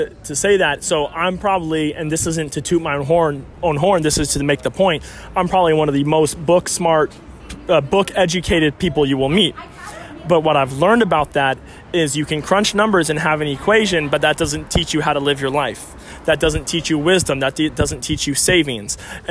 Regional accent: Phoenix, Arizona, United States; now in San Francisco, United States; Phoenix, Arizona, originally.

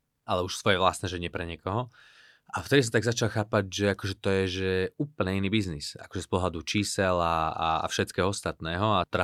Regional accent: Martin, Žilina Region, Slovakia; s ktorým som vyrastal v Martine

